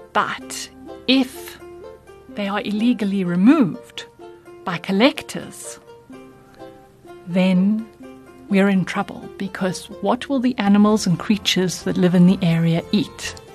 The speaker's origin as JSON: {"language": "English", "country": "South Africa", "said": "But I wanted to alert us as South African children to this, because succulents are the only plants really that can grow in a whole large part of our country."}